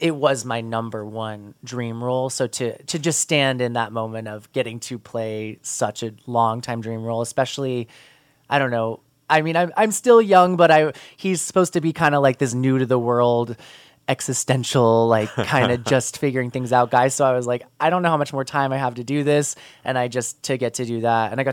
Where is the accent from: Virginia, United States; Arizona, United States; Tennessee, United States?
Arizona, United States; Phoenix; now in Colorado, United States; And then I'm from Phoenix. I've done a handful of shows at my home theater.